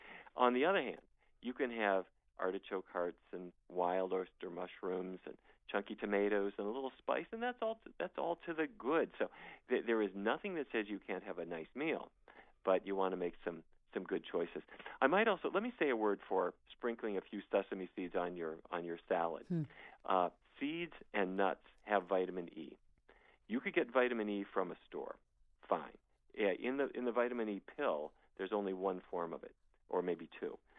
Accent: Fargo, North Dakota, United States; everything that I didn't eat as a child growing up in Fargo, North Dakota. I have to say, I grew up not only with kind of the cattle ranching sort of view of the world

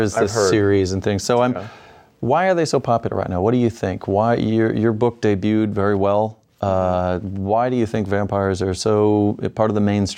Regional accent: Toledo, Ohio, United States; I grew up in Toledo, so I understand the need for fantasy literature.

